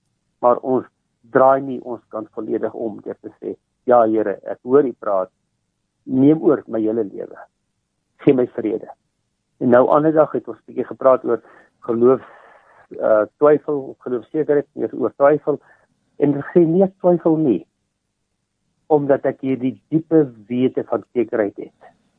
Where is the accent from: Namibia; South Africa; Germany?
South Africa; Harrismith, Free State; born there; ek het op Harry Smith gebore.